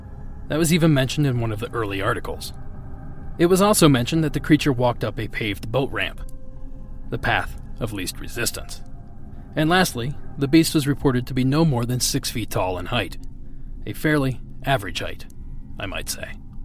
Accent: Midwest, United States; And listen, I grew up in the Midwest.

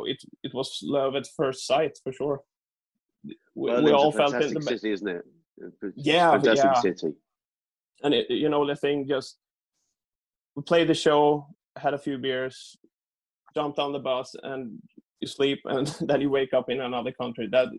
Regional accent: Eksjö, Jönköping County, Sweden; English is a second language; We grew up in Eksjö. It's a very, very small town

